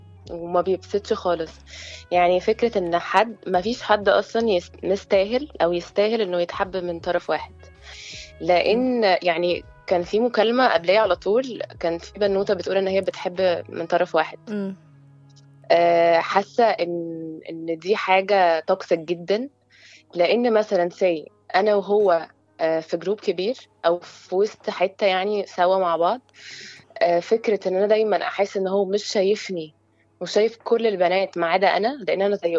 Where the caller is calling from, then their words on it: Alexandria, Alexandria Governorate, Egypt; من اسكندريه.